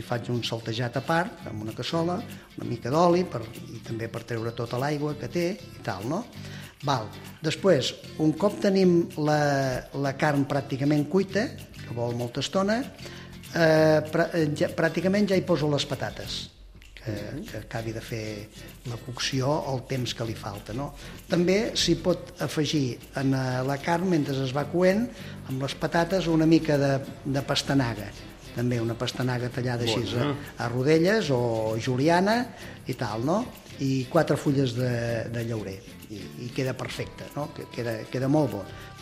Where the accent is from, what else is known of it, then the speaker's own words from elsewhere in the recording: Cruïlles, Catalonia, Spain; now in La Bisbal, Spain; Jo estic a la Bisbal, però sóc de Cruïlles, no?